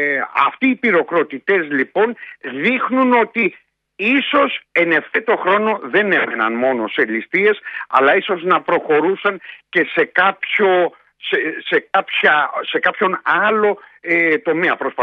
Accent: Patras, Western Greece, Greece; από την πατρίδα μου, από την Πάτρα.

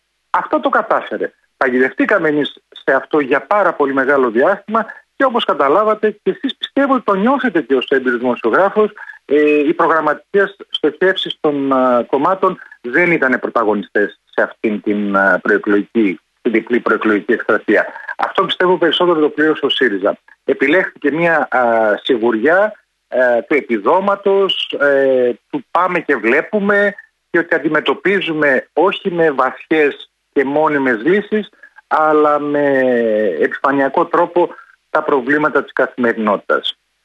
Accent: Thessaloniki, Central Macedonia, Greece; εγώ στην πόλη μου, στη Θεσσαλονίκη, σε αυτήν που περιγράφεται ως κούκλα και δημοκρατική πόλη

